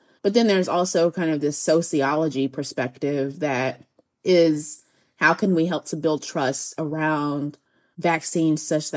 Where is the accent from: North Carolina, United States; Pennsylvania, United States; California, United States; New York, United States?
North Carolina, United States; Hillsborough; I grew up in Hillsboro, North Carolina, which is a very small town in North Carolina.